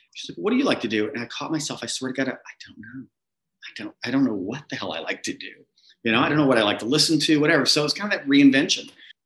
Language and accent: English; Texas, United States; also born or lived in New York; I grew up in West Texas and played tennis all over the world and played at the University of Oklahoma